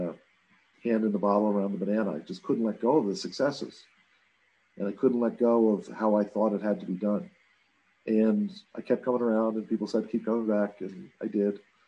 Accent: Solon, Ohio, United States; born there; I was born. I was born in Solon, Ohio.

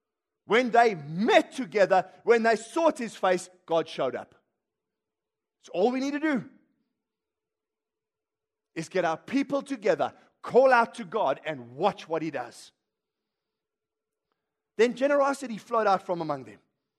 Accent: Johannesburg, Gauteng, South Africa; So I said, it doesn't matter. I'm from Johannesburg. That's all you need to know.

